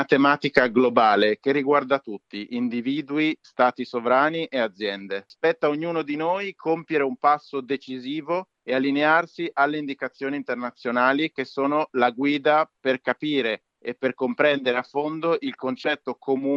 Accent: Bologna, Emilia-Romagna, Italy; Nato e cresciuto a Bologna e attualmente vivo e lavoro

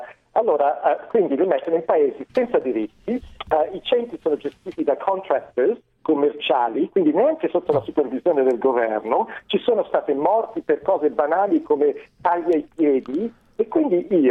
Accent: Australia; io sono australiano

